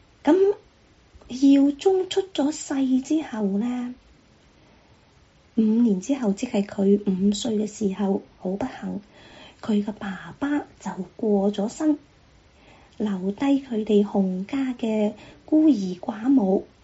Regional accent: Guangdong, China; 就是我们广东人所说的驼背，

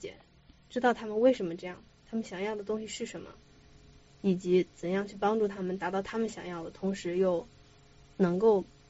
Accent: China; 我说我不是白人，我是中国人，我是黄种人。

